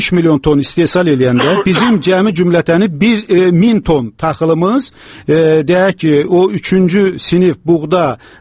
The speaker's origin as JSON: {"language": "Azerbaijani", "town": "Salyan", "region": "Salyan District", "country": "Azerbaijan", "said": "mən Salyandan gəlirəm. Deməli, orada bir yaxşı, güclü bir fermer var."}